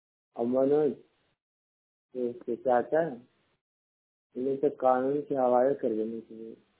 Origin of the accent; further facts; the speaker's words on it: Aurangabad, Bihar, India; मैं blind person हूँ। मेरा जिला बिहार, बिहार राज्य जिला औरंगाबाद।